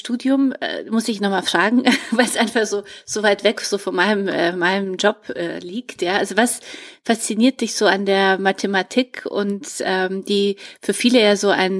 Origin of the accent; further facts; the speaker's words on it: Poland; Also ich merke, ich komme ja selbst aus Polen